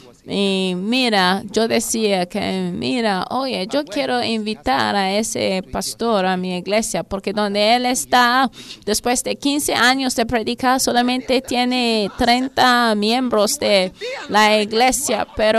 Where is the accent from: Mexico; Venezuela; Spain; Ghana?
Ghana; porque mira, yo sí soy de Ghana